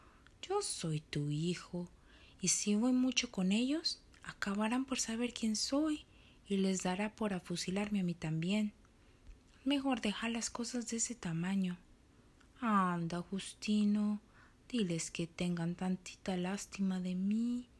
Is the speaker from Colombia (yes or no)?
yes; Colombia; now in Canada; Soy colombiana de origen y amo los recuerdos que esta bella tierra dejó en mi corazón y muy orgullosa de ser una colombo-canadiense.